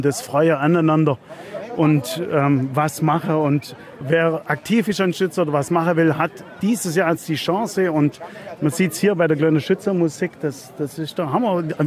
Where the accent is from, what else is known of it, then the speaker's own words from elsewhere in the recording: Biberach, Baden-Württemberg, Germany; bin aus Biberach-Birkenhardt.